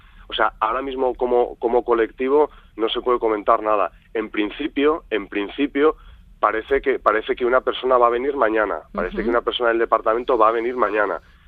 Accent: Madrid, Community of Madrid, Spain; moved away as an adult; Yo soy una persona que vino de Madrid hace 12 años y soy un euskaldún de Madrid. Tengo una hija con la que hablo, bueno, ella habla poco, pero a la que yo le hablo en euskera

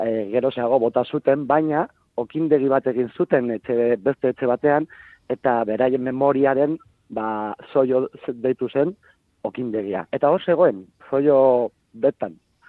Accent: Bilbao, Basque Country, Spain; Ba, ni santutxukoa naiz.

